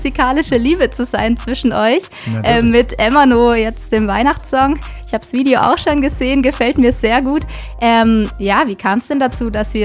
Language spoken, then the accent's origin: German; Stuttgart, Baden-Württemberg, Germany; Ich komme auch aus dem Stadtrand von Stuttgart, aber Ulm ist jetzt auch auf jeden Fall mindestens meine Nummer zwei.